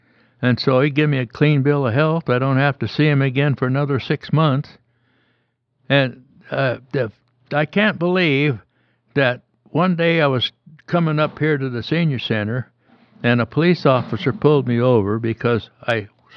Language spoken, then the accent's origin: English; Portland, Oregon, United States; I was born and raised in Portland, and I hit my 17th, 18th birthday in Gold Beach, Oregon.